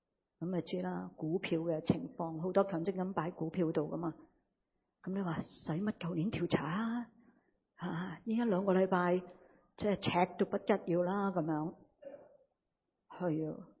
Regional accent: Hong Kong; 我哋香港人啊带咗好多资产去噶嘛

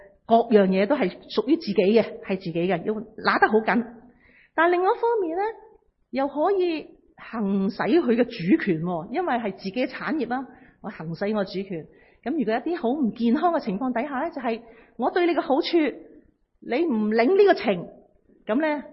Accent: China; 我哋中國人咧對孩子咧

